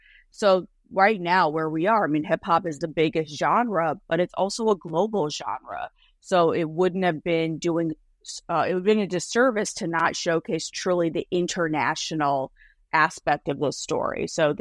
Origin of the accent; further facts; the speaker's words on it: Midwest, United States; I grew up in the Midwest. I grew up in a small town in the Midwest.